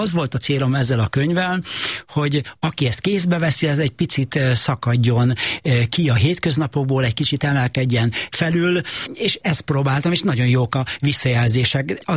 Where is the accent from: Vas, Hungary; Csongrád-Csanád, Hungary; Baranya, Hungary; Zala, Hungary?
Csongrád-Csanád, Hungary; Szeged; Szegeden nőttem föl, és ott egy erős gimnáziumba jártam